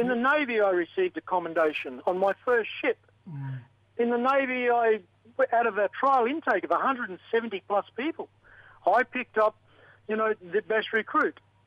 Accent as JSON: {"language": "English", "region": "Islands Region", "country": "Papua New Guinea", "tie": "born or raised there", "said": "Because I grew up in Papua New Guinea in the islands. I spoke multiple languages up there."}